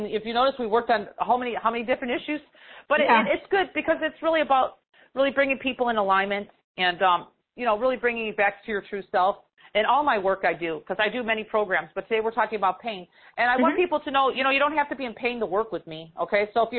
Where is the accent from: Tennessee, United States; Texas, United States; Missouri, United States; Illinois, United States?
Illinois, United States; Chicago; I'm from Chicago and we do talk fast. I always get humored by that because I'm from the Midwest